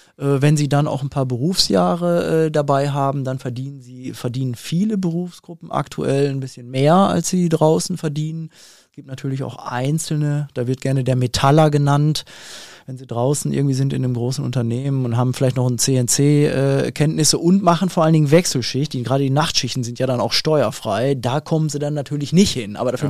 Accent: Bochum, North Rhine-Westphalia, Germany; Zum einen bin ich Bochumer, ich wohne ganz in Bochum. Norden, einen Steinwurf von Herne entfernt und einen ganz weiten Steinwurf von Castrop-Rauxel entfernt.

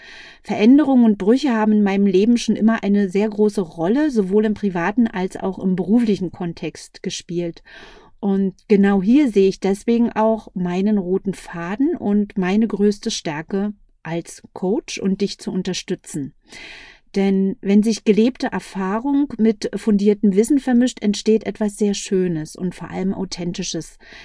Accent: Berlin, Germany; Ich komme aus Berlin, bin 47 Jahre jung

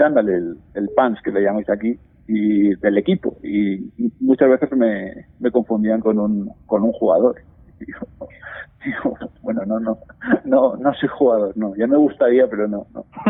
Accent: Elche, Valencian Community, Spain; Yo soy de Elche. Elche es una ciudad en la costa mediterránea de España.

